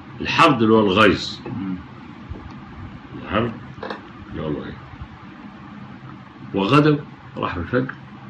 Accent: Egypt; زي جماعة عندنا في مصر اخبار اليوم

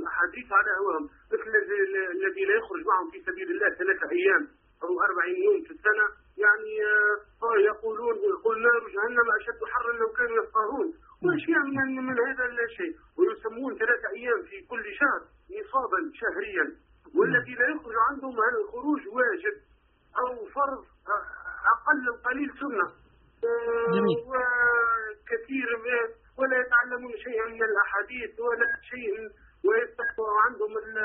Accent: Tunisia; عندنا في تونس جماعة تسمى جماعة الدعوة والتبليغ

